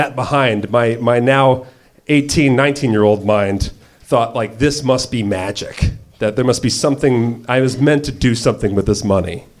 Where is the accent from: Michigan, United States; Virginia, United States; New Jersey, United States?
New Jersey, United States; Now, I grew up on the Jersey Shore, so we have seasons and we have off seasons.